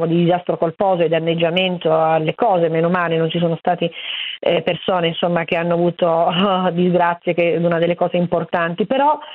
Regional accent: Niscemi, Sicily, Italy; moved away

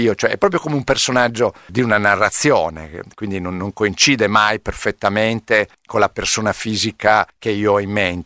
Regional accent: Reggio Emilia, Emilia-Romagna, Italy; moved away; Sono un emigrante di lusso e quindi mi sono installato dall'Emilia Romagna, dalla mia terra, da Reggio Emilia, sono venuto qua al nord.

